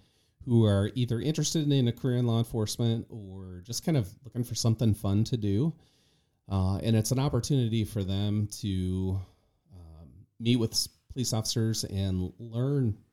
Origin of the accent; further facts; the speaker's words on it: Illinois, United States; I am a Quad City native, so I grew up on the Illinois side.